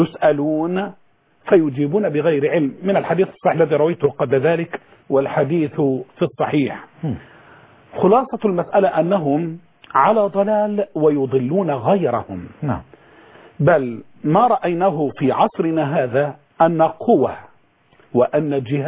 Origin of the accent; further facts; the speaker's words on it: Egypt; وإحنا عندنا في مصر